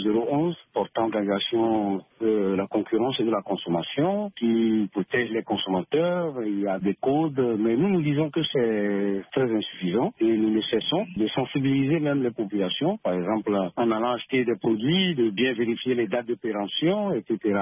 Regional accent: Togo; Et chez nous, au Togo, il y a ce problème des oies en sachet

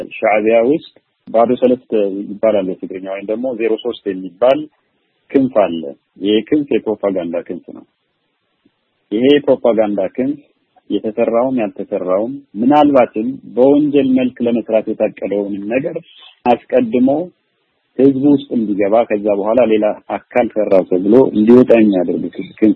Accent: Tigray, Ethiopia; born there; እኔ እያወራሁ ያለሁት አሁን ትግራይ ውስጥ ከደፈሯት በኋላ ባዕድ ቁሳቁስ አካልዋ ውስጥ ያስገቡባት ሴት እኔ የተወለድኩበት አካባቢ ነው ያለች።

